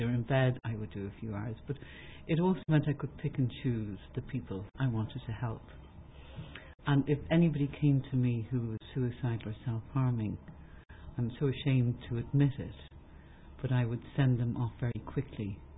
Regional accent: Dublin, Leinster, Ireland; So, as you said, I'm from Dublin, I'm from Ireland

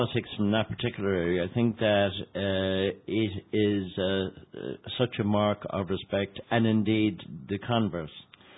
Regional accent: Connacht, Ireland; born there; I was born in Mayo

